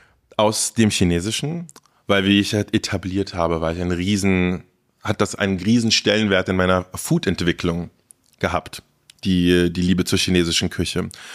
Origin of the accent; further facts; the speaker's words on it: Berlin, Germany; Und ich bin auch in der ersten Klasse war ich schon in Berlin und so. Also ich bin in Berlin auf jeden Fall groß geworden. Wenn wir jetzt nicht Haare spalten, dann bin ich Berliner. Tempelhof Schöneberg.